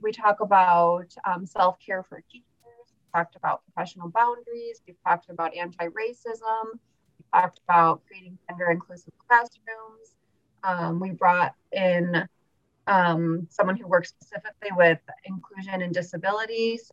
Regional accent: Chicago, Illinois, United States; And I'm from Chicago, so when I moved here, I was like, oh, St. Paul, that's not far, but it's like a different world once you've been here for a while.

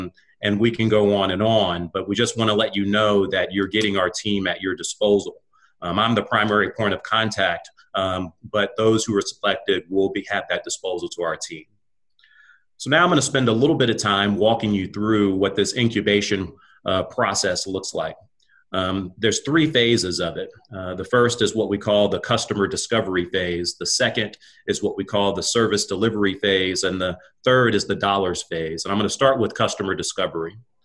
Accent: Memphis, Tennessee, United States; Moved back to Memphis, my hometown, about 12 years ago

